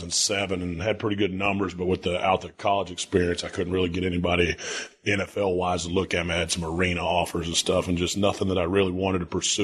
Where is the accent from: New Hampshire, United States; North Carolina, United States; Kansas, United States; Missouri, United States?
North Carolina, United States; Sherrills Ford; born there; now in Orlando, United States; I was born in Sherrills Ford, North Carolina, a little town maybe 45 minutes outside of Charlotte. Right now I live in Orlando